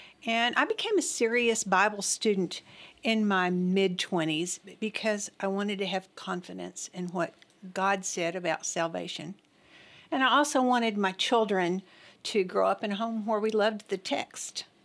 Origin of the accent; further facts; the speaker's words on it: Abilene, Texas, United States; I grew up in Abilene. And my husband and I worship here at Baker Heights Church of Christ.